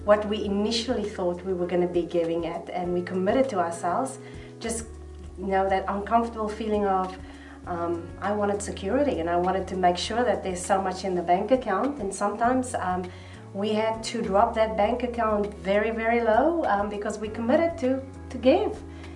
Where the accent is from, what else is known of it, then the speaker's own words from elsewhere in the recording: South Africa; Guess why? We are from South Africa.